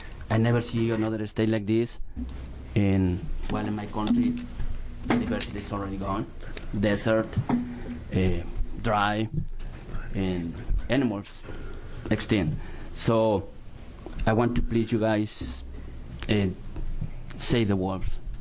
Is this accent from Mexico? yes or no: yes; Mexico; I'm from Mexico.